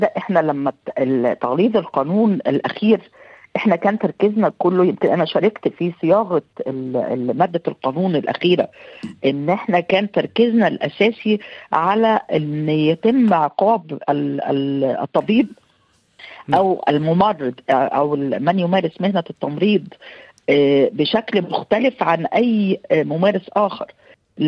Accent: Egypt; سبب الارتفاع اللي كان شديد عندنا في مصر

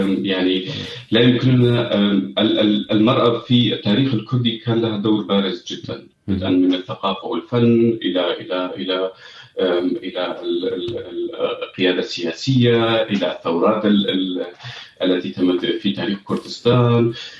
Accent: Syria; now in Germany; نحن بنعيش بدولة ديمقراطية مثل ألمانيا، بنعيش فيها منذ أكثر من عقد تقريبا، نحن كسوريين بالأخص.

